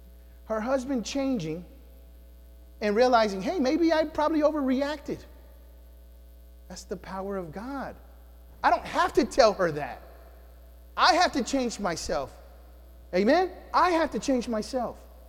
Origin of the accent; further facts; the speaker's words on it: Houston, Texas, United States; I grew up in Houston, I can take it.